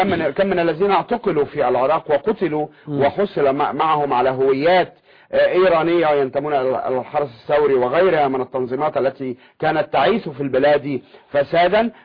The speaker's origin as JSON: {"language": "Arabic", "country": "Egypt", "said": "ما تسمى عندنا في مصر الجمعية أو السلفة"}